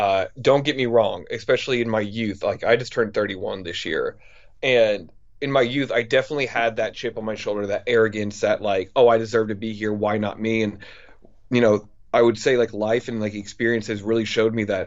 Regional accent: Indiana, United States; I grew up in Southern Indiana. My dad was a redneck.

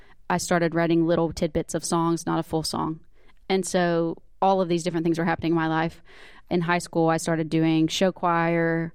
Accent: Auburn, Alabama, United States; also born or lived in Elk City; I lived in Elk City until I was in second grade, and then I moved to Auburn, and I was raised in Auburn, Alabama.

